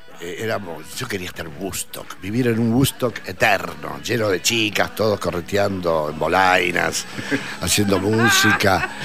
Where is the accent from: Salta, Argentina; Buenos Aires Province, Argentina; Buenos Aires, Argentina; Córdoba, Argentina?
Salta, Argentina; Mirá que yo soy salteño, he conocido.